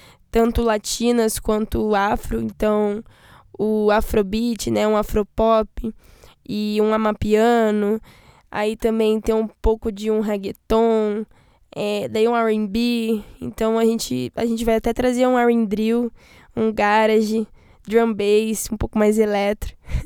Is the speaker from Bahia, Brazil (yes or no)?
no; Londrina, Paraná, Brazil; born there; em Londrina, que é minha cidade residente, né, e onde eu nasci